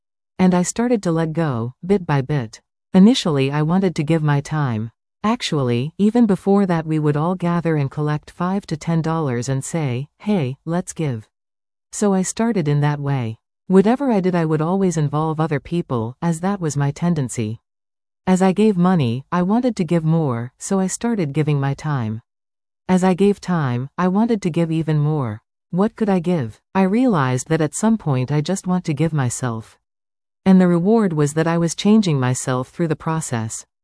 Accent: California, United States; And I was from Silicon Valley.

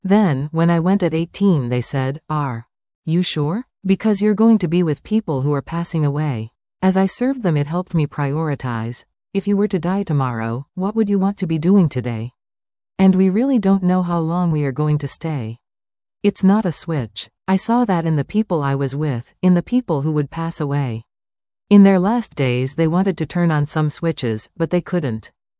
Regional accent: California, United States; And I was from Silicon Valley.

